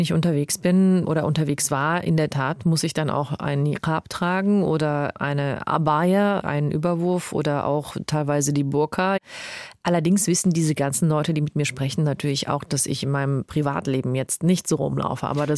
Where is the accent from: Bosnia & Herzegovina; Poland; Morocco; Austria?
Morocco; now in Germany; Aber ich bin eben in Marokko bei einer Frau aufgewachsen, meiner Großmutter